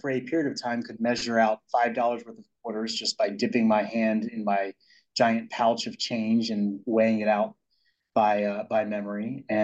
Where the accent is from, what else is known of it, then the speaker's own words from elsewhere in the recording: Wildwood, New Jersey, United States; And so I grew up in Wildwood, New Jersey, right north of Cape May.